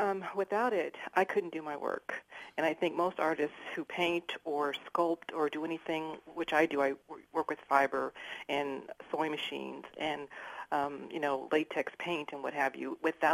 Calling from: San Francisco, California, United States; from San Francisco.

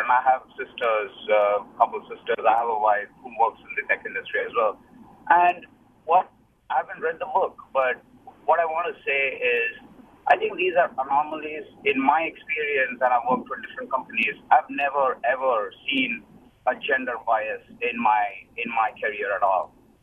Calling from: San Francisco, California, United States; from San Francisco, and I've been in the area for about 15 years or so.

